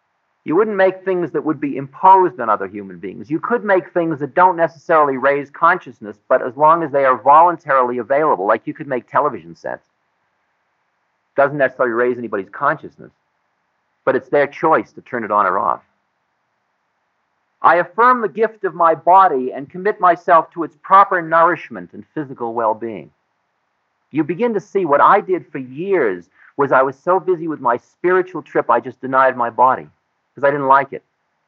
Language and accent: English; United States; And they see me come in with this important official, and I'm an American.